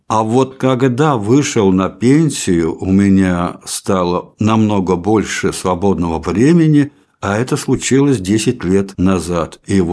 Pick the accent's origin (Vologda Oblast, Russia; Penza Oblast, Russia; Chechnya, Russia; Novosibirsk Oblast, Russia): Vologda Oblast, Russia; Veliky Ustyug; Я родился в Вологодской области, рядом с городом Великий Устюг. Потом мать по какой-то причине меня где-то с 8 месяцев отдала в детский дом, который как раз и находился в городе Великий Устюг.